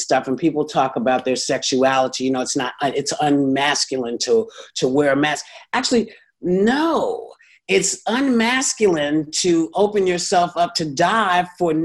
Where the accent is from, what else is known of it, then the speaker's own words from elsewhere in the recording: New York City, New York, United States; New York, Manhattan.